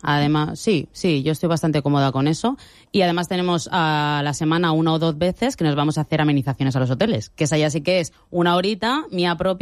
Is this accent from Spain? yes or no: yes; Spain; yo vivo en España, soy española y además estoy muy orgullosa de la música de aquí, de mi país